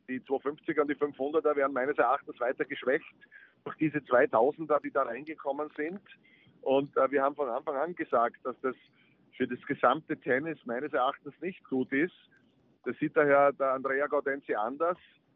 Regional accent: Berlin, Germany; wäre schön als Berlinerin.

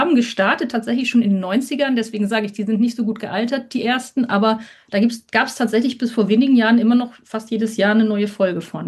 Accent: Lübeck, Schleswig-Holstein, Germany; accent: North German; now in Kleve, Germany; ich komme ja ursprünglich gar nicht aus Kleve oder vom Niederrhein, sondern ich bin ja eine Norddeutsche, was man mir sagt, würde man auch noch ein bisschen hören. Und ich komme eigentlich aus Lübeck und von der Ostsee.

